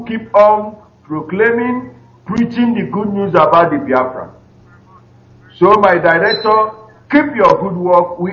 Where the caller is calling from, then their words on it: United Arab Emirates; I am calling from United Arab Emirates.